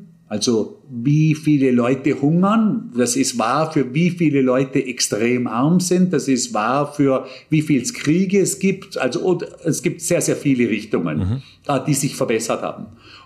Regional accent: Bregenz, Vorarlberg, Austria; ist in Bregenz nicht viel anders, wo ich aufgewachsen bin

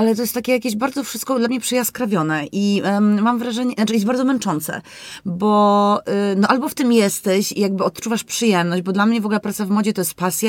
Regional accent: Lublin, Lublin Voivodeship, Poland; czy ja jestem z Lublina, nie?

